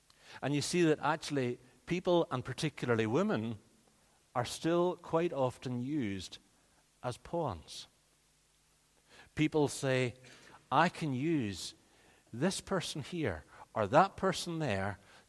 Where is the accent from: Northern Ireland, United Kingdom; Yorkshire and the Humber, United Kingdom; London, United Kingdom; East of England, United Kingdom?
Northern Ireland, United Kingdom; I grew up in Northern Ireland.